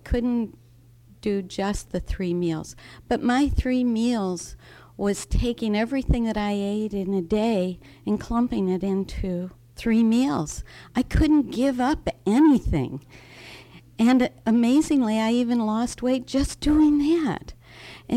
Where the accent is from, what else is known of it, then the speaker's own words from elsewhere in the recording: Buhl, Idaho, United States; I'm from Buell, Idaho.